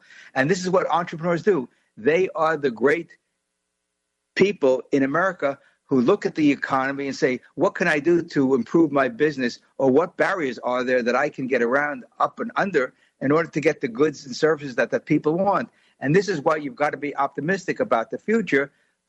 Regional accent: New York City, New York, United States; when I was growing up in New York City

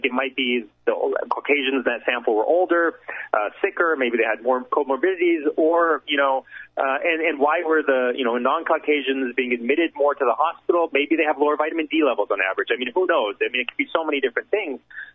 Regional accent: Florida, United States; I mean, I grew up in Florida, and that's how I was raised, right?

